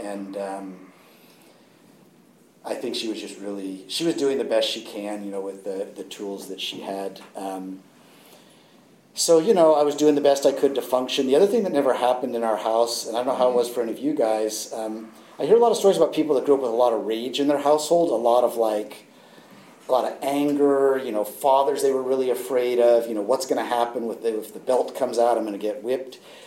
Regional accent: Piedmont, California, United States; I grew up in Piedmont, which some of you guys know where that is. A little village up here, very close to here, up on the hill.

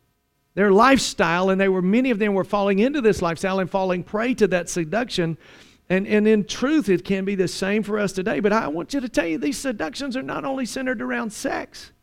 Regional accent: Mississippi, United States; You know, where I grew up in Mississippi, some of you could not tell that I was born in the South.

